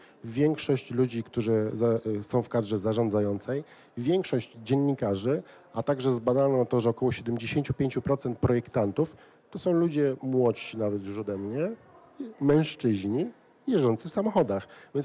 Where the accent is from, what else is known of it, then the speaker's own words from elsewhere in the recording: Łódź, Łódź Voivodeship, Poland; ja jestem z Łodzi, miasta troszkę mniejszego i bardziej kompaktowego